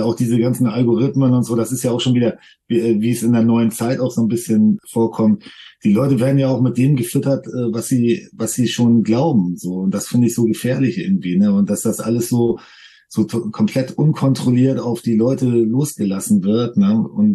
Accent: Germany; born there; wir sind jetzt hier in Deutschland geboren und wir haben hier das Recht, in halbwegs Wohlstand zu leben

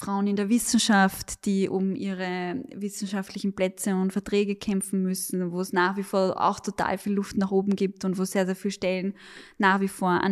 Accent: Vienna, Austria; Da bin ich wahrscheinlich als Wienerin auch ja besonders geprägt, weil wir einfach in Wien sehen

